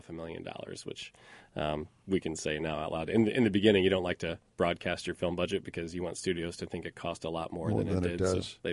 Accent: Indiana, United States; We went out to the world, but we're from Indiana. I went to Brownsburg High School, and he went to Greencastle High School.

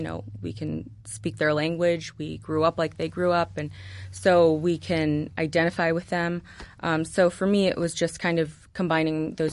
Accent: United States; born there; we're both Mexican, we're American, we're born here, but we're called to serve

